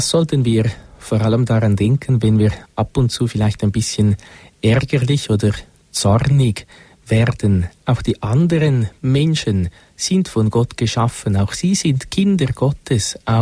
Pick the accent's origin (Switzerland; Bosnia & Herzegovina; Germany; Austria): Switzerland; Viele Deutsche oder viel mehr Deutsche kennen ihn wahrscheinlich als wir Schweizer.